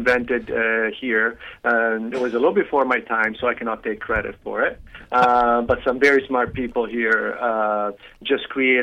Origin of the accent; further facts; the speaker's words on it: Italy; I was born and raised in Italy.